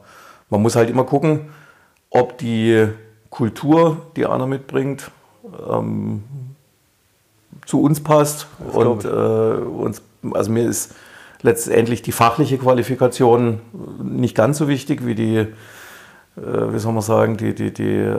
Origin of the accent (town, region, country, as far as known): Baden-Württemberg, Germany